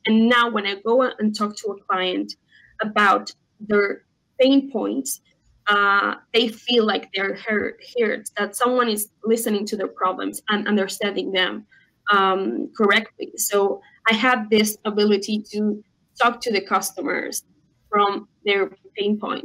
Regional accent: Uruguay; English is a second language; I'm from Uruguay. I'm from South America, a very tiny country between Argentina and Brazil.

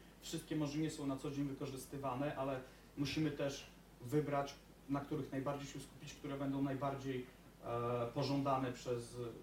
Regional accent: Białystok, Podlaskie Voivodeship, Poland; Pochodzimy z Białegostoku

